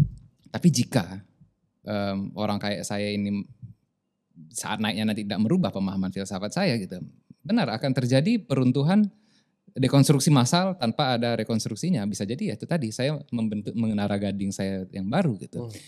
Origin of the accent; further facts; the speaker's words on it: Medan, North Sumatra, Indonesia; now in Lombok, Indonesia; Saya walaupun tinggal di Lombok, saya gak mau disebut orang Lombok, orang Medan sampai mati gitu. Walaupun background saya orang Tapanuli Selatan.